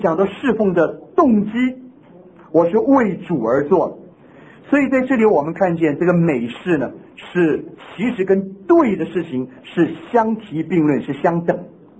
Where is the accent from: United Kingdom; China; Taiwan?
Taiwan; 我们这些从台湾来的或者从大陆来的，我们都很厌恶口号。